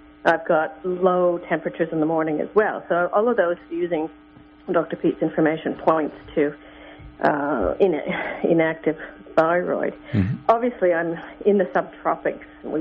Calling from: Australia; Australia.

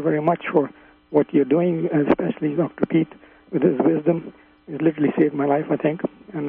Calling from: London, Ontario, Canada; London, Ontario, Canada.

